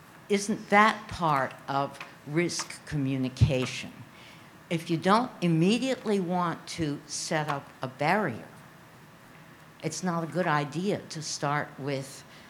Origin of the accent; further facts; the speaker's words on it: United States; I'm from the United States.